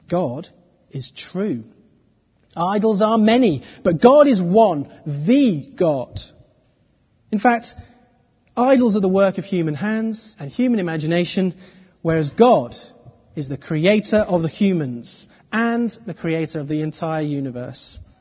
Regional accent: Manchester, North West England, United Kingdom; a place I know well as a Mancunian and as a Manchester United supporter

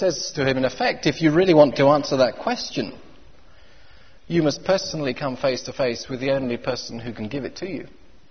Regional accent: Oxford, South East England, United Kingdom; I grew up in Oxford, and nearby where we lived was a covered shopping centre.

